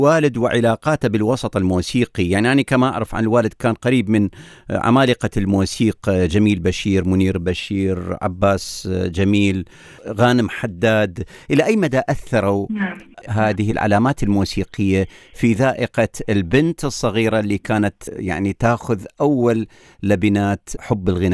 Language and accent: Arabic; Iraq; في الغالب وفي مجتمعات يعني متشددة بعض الشيء عندنا بالعراق